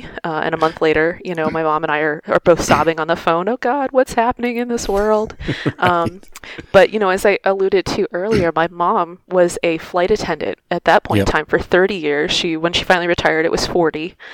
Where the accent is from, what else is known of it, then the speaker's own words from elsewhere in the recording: North Carolina, United States; So I am from North Carolina originally